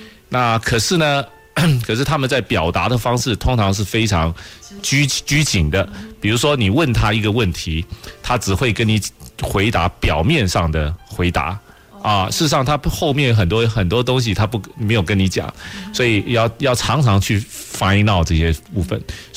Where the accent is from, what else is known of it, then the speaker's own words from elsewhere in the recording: Taiwan; moved away as an adult; 因为台湾呢虽然是一个我熟悉的环境，我从小在那里长大一直念到大学